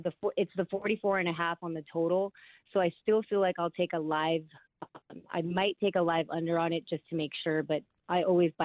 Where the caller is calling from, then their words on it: Simi Valley, California, United States; I'm calling from Simi Valley, California.